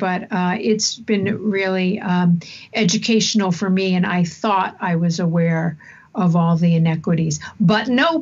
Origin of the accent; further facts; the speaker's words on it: Alabama, United States; But if you live in my home state of Alabama and you are on Medicaid, I am not on Medicaid